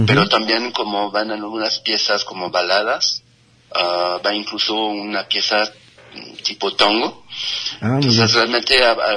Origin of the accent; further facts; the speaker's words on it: Paris, Île-de-France, France; Spanish is a second language; now in Guadalajara, Mexico; Sí, soy parisino, sí.